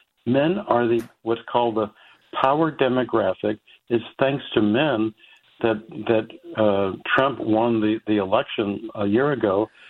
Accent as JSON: {"language": "English", "region": "Colorado", "country": "United States", "tie": "born or raised there", "said": "I should mention I grew up in Colorado, so I totally know what you're talking about."}